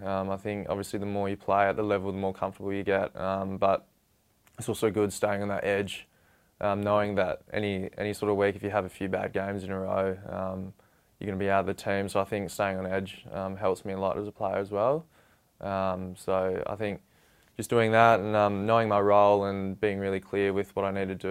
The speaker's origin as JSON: {"language": "English", "town": "Bunbury", "region": "Western Australia", "country": "Australia", "said": "I have all my friends and family from here, so I'm from obviously from Bunbury, 2 hours away."}